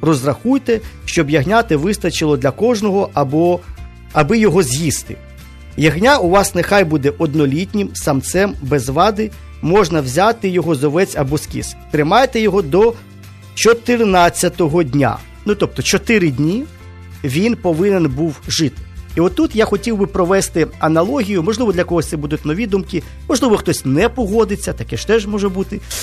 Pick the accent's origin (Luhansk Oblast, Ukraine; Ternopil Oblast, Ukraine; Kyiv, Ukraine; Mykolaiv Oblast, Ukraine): Kyiv, Ukraine; ми, кияни, наприклад, кияни, ми живемо в цій культурі, де ми не рубаємо курам голову, там, не колим кабана, там, і ще щось там, ну, тобто ми не живемо таким життям, ми все купуємо готове.